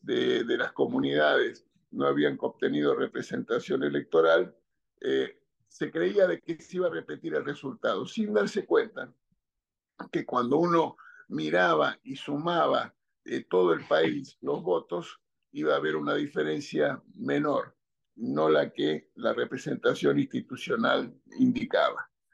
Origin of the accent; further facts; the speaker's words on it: Argentina; soy descendiente de asturianos y que soy el primer argentino de mi familia.